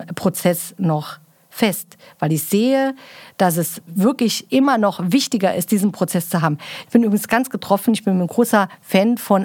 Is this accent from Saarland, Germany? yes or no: yes; Saarland, Germany; accent: Saarland dialect; Auch mein saarländischer Dialekt?